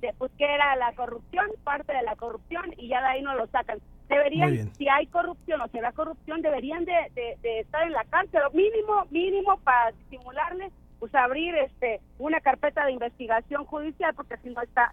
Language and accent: Spanish; San Rafael, Veracruz, Mexico; Por ejemplo, yo soy de San Rafael. San Rafael toda la vida tiene amenazas de inundaciones y todo.